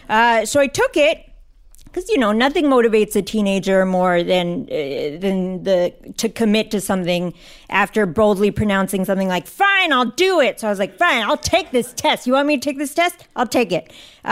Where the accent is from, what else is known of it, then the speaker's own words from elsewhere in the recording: Virginia, United States; I grew up in Northern Virginia, and at the end of eighth grade, basically, I had gone to private school for the past 4 years